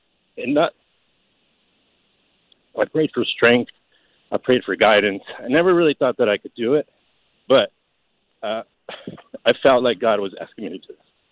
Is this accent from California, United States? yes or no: yes; East Los Angeles, California, United States; I grew up in East L.A. There was violence and drugs and gangs and stuff.